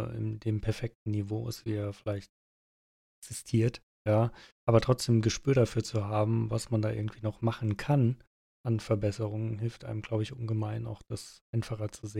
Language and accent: German; Germany; fällt mir das persönlich als Deutscher viel schwerer